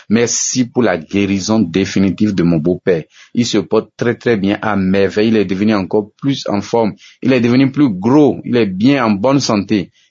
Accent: Benin; now in Gabon; je suis un Béninois vivant au Gabon. J'ai 35 ans.

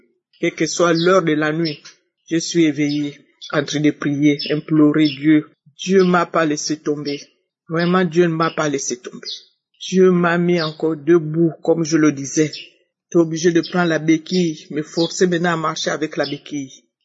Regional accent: Gabon; une maman gabonaise, vivant précisément à Libreville.

